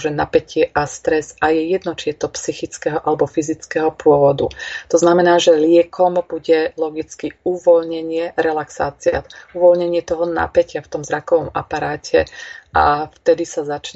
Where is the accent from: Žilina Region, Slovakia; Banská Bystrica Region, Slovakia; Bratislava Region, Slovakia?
Banská Bystrica Region, Slovakia; Revúca; now in Banská Bystrica, Slovakia; A keď som skončila, tak som nastúpila na daňový úrad v Revúci, odkiaľ pochádzam. A neskôr, keď som teda išla za svojím manželom do Banskej Bystrice, tak som prestúpila na daňové riaditeľstvo